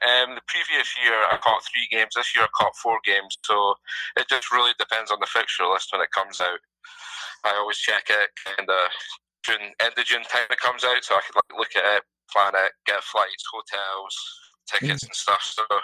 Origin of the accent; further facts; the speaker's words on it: Kirkcaldy, Scotland, United Kingdom; They're my hometown team. That's where they play Kirkcaldy. That's literally about 5 minutes. The ice rink's about 5 minutes up the road from me.